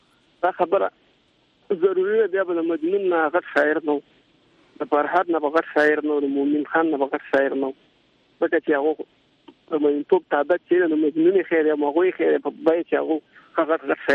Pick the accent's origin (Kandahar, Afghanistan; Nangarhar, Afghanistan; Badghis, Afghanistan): Nangarhar, Afghanistan; افغانستان ننګرهار، په لویه کې ننګرهار ولایت اس کې مې سره تعلق ساتم